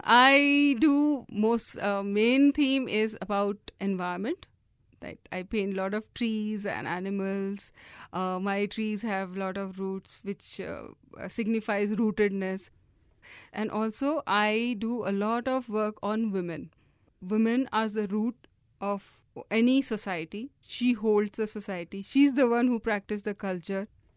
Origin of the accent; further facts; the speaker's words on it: India; from India and I practice an art form from of my village called Madhubani paintings.